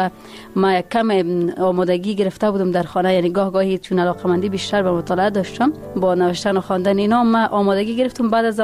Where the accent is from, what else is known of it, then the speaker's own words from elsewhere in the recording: Parwan, Afghanistan; also born or lived in Kabul; یک تن از باشنده های ولایت پروان و کسی که یکی از روستاها یا یکی از سواری های این ولایت است و در اینجا زاده شدیم و در اینجا بزرگ شدیم